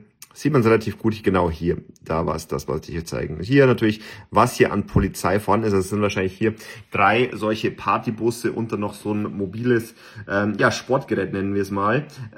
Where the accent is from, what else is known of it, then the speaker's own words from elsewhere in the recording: Bavaria, Germany; ich bin selber aus Bayern, wir haben ja auch natürlich einige Flüsse und auch einige Seen